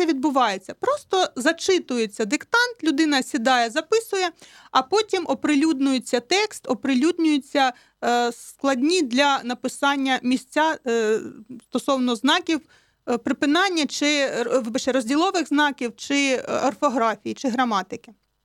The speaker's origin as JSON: {"language": "Ukrainian", "region": "Eastern Ukraine", "country": "Ukraine", "said": "Я сама із Східної України, так, я підкреслюю"}